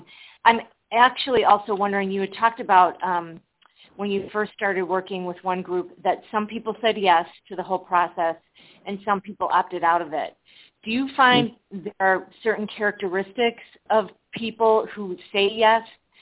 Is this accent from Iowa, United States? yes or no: no; Chicago, Illinois, United States; I'm from Chicago.